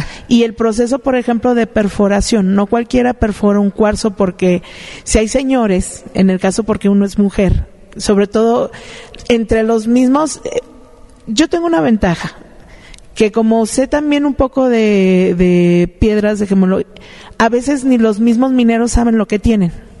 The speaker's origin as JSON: {"language": "Spanish", "town": "Santa Rosalía", "region": "Baja California Sur", "country": "Mexico", "tie": "born or raised there", "said": "Yo crecí toda mi infancia en Santa Rosalía, que era mitad desierto, mitad mar."}